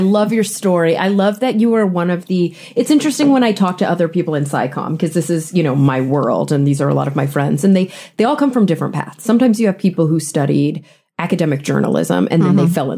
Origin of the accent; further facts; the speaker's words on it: United States; I never would have thought about the fact, because I grew up in the States.